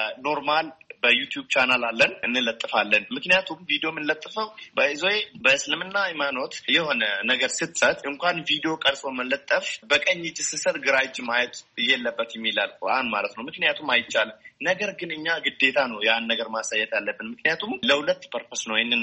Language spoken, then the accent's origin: Amharic; Oromia, Ethiopia; ማለት እንግዲህ በማህበራዊ ድረገጽ የተወሰኑ ሰዎች ያውቁኛል። ጅማ ዞን ሊሙ ኮሳ ወረዳ ነው ተወልጄ ያደኩት።